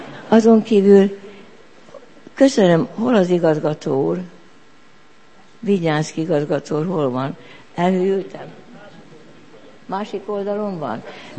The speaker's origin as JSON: {"language": "Hungarian", "town": "Pély", "region": "Heves", "country": "Hungary", "tie": "born there", "said": "Pélyen a szülőfalumban voltam szombaton."}